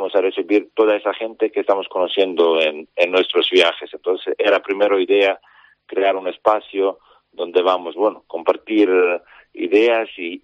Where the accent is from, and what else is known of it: Serbia